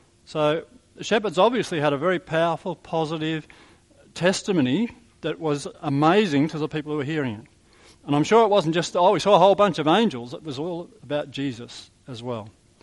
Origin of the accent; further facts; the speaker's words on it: Melbourne, Victoria, Australia; When I was a child growing up in Melbourne